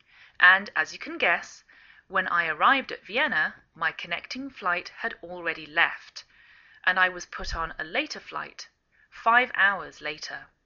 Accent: England, United Kingdom; now in United States

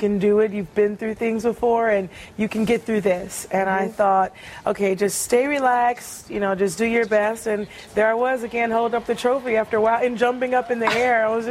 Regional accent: United States; just being an American and as a tennis player, we travel all around the world. So to be able to come and play a Grand Slam in your home country

